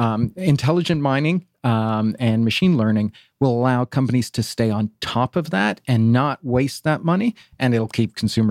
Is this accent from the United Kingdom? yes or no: no; Ireland; now in Atlanta, United States; Oh, well, originally, I also moved to Atlanta about 20 years ago, and originally from Ireland.